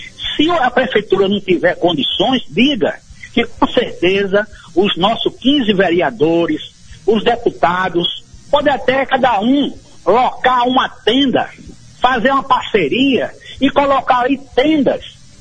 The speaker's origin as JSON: {"language": "Portuguese", "town": "Guarabira", "region": "Paraíba", "country": "Brazil", "tie": "born or raised there", "said": "eu sou guarabirense, eu nasci em Guarabira, moro em Guarabira"}